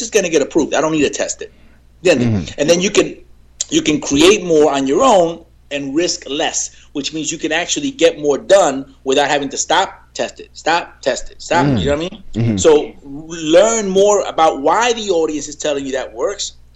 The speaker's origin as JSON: {"language": "English", "country": "Puerto Rico", "said": "That's the role we came in when we came from Puerto Rico."}